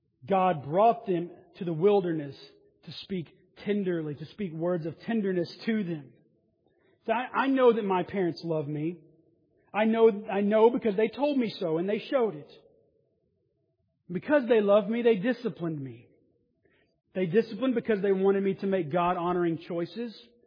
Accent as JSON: {"language": "English", "region": "the South", "country": "United States", "tie": "born or raised there", "said": "Now, I grew up in the South, and it was a very normal thing to have a date in the wilderness."}